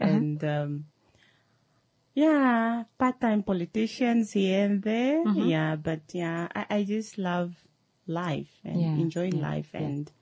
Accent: Omedi, Ohangwena, Namibia; Yeah, I was born and raised, from a small village in Ohangwena region by the name, Omedi.

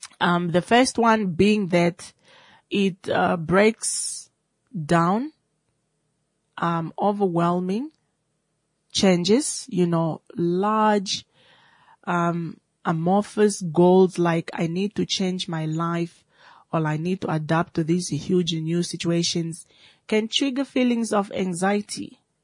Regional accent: Opuwo, Kunene, Namibia; I know I was born and bred in Opuwo. I've been living in Opuwo all my life.

